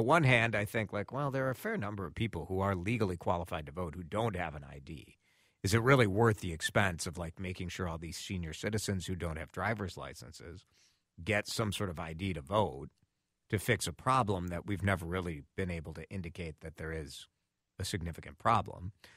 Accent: Chicago, Illinois, United States; I grew up in Chicago, people. I know about multiple voting.

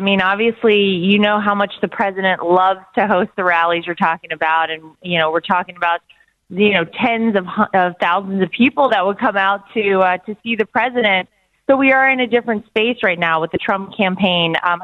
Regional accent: Wilmington, North Carolina, United States; North Carolina, born and bred. I'm from Wilmington, Wrightsville Beach, and my parents still live there. I went to Laney High School, went to NC State.

